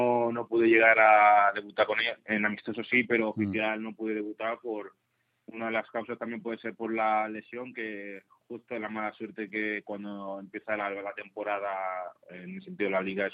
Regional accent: Granollers, Catalonia, Spain; born there; desde mi hermano mayor hasta mi hermana chica somos nacidos en Granollers.

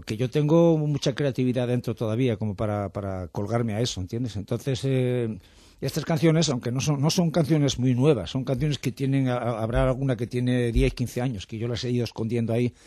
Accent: Asturias, Spain; accent: Asturian; Cuando a mí me dicen que yo tengo un acento asturiano muy grande, pero que tengo buena dicción

